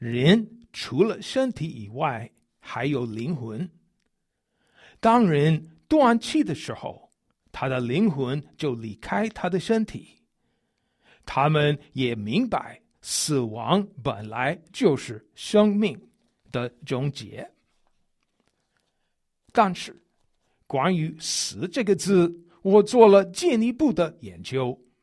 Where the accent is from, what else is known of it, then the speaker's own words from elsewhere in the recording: United States; Chinese is a second language; 身为美国人的我，认为汉字很好玩，很奥妙。